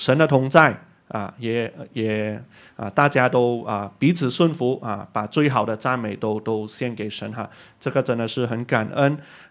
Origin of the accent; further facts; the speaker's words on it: Malaysia; now in Cardiff, United Kingdom; 我从马来西亚来，然后我是在2019年的九月服侍到现在，那么就有一年多的时间了。